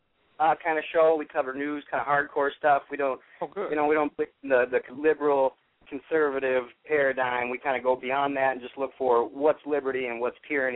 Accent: Minnesota, United States; You mentioned me in the chat room there, and I'm from Minnesota.

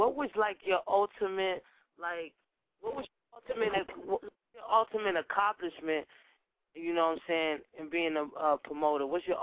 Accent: New York City, New York, United States; I'm a New Yorker, so what do you think makes a top elite street team, man?

